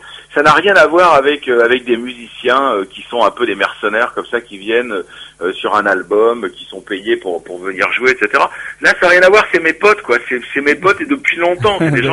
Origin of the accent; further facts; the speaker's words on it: Brittany, France; moi je viens de Bretagne, quoi, il faut que je traverse la France pour aller à tel endroit.